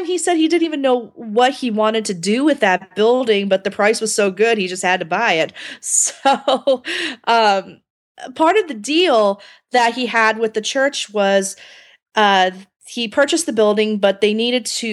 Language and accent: English; San Diego, California, United States; And given that I'm from San Diego, we have a new theater company popping up every, you know, feels like every day sometimes.